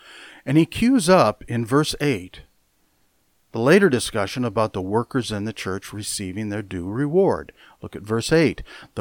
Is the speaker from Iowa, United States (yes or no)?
yes; Marshalltown, Iowa, United States; When I was a little boy growing up in Marshalltown, Iowa, the official name of our church was Baptist Temple, with that name emblazoned over its entrance.